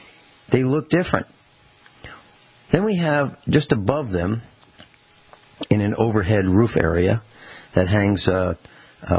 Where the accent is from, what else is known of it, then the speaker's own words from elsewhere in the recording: United States; if you were to ask me what I am, I'd say an American, but of Italian descent or Italian heritage.